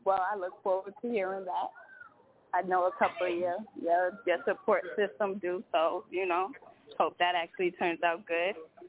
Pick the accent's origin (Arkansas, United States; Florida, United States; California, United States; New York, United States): New York, United States; Brooklyn; I'm from Brooklyn.